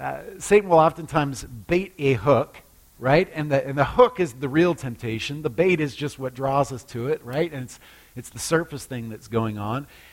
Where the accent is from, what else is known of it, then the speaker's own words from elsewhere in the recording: Alaska, United States; When I was a kid, I grew up in Alaska, and some of my favorite fishing was fishing for halibut because it was easy.